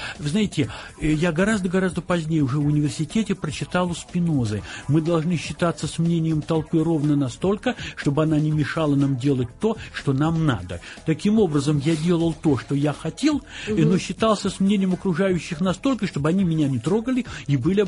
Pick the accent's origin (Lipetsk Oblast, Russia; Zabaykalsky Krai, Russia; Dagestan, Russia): Zabaykalsky Krai, Russia; also born or lived in Kamianets-Podilskyi, Ukraine; И незамедлительно вслед за чем меня увезли в Забайкалье. И рос я там.